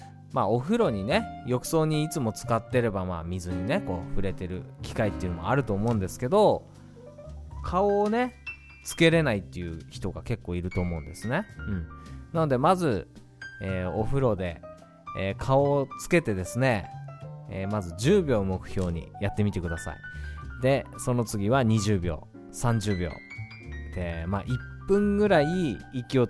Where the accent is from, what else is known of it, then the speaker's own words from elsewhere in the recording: Iwate, Japan; moved away as an adult; now in Tokyo, Japan; 東京にね、あの岩手から上京してから、まあ専門学校にね通いながら